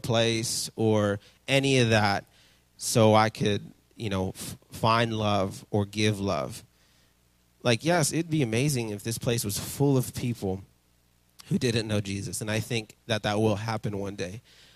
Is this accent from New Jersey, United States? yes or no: no; Yakima, Washington, United States; now in Redding, United States; sometimes people, like, kind of trip out when they hear I'm from Yakima. And I'm like, it's okay. It's a little Mexico, and I love it. Okay? We're in Redding.